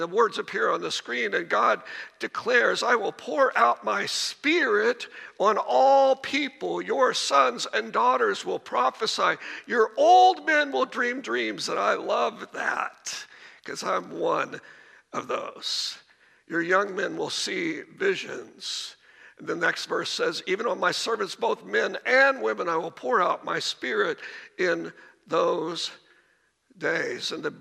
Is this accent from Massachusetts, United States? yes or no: no; Sedalia, Missouri, United States; this is a low-budget operation because I come from Sedalia.